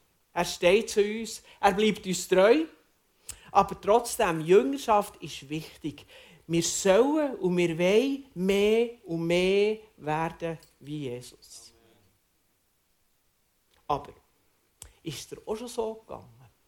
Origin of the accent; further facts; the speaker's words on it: Bern, Switzerland; accent: Bernese German; dass ich als waschechter Berner doch meine Wurzeln auch noch ein bisschen im Zürich-Oberland habe. Mindestens ein bisschen. Und meinen Dialekt kennt ihr ja von der Selina schon ein bisschen.